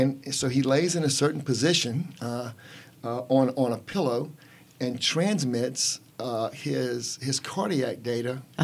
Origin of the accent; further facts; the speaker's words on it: Lafayette, United States; Growing up in Lafayette, you know, as mm-hmm.